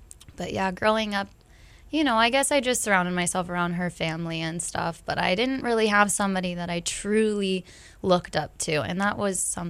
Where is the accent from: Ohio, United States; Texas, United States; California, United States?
California, United States; Newport Beach; I grew up in Newport Beach, California, or the OC, as we all like to call it. And it was exactly what you saw on TV. No different. I grew up there.